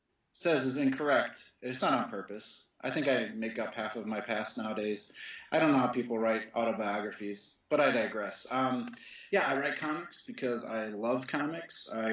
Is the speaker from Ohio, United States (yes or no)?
yes; Ohio, United States; now in Los Angeles, United States; I grew up in Ohio, so it's like, how am I ever going to actually create these books?